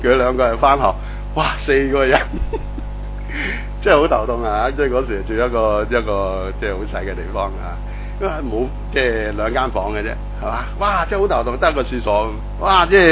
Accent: China; 即系我哋中国人讲啦

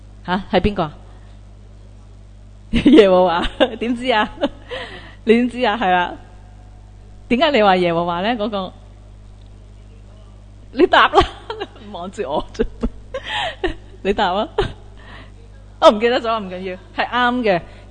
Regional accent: Hong Kong; 即系我哋香港人系咁

